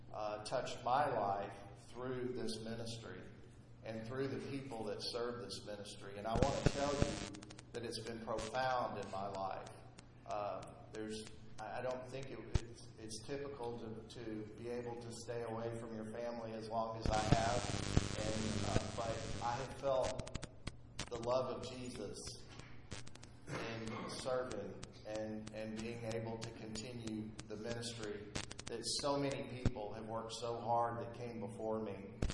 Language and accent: English; Nashville, Tennessee, United States; I'm from Nashville. I came up here to serve as an interim CEO.